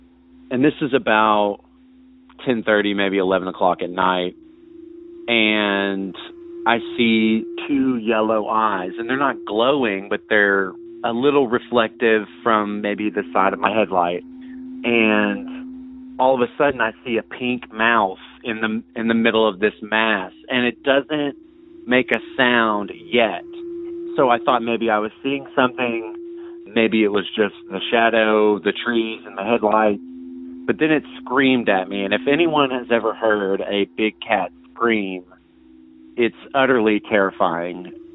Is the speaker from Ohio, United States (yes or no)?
no; Arkansas, United States; from Arkansas. I'm calling from the Ozarks at the moment.